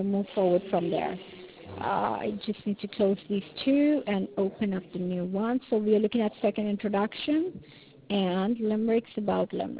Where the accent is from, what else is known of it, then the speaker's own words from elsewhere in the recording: South Africa; probably, because I grew up in South Africa, so I have a funny accent.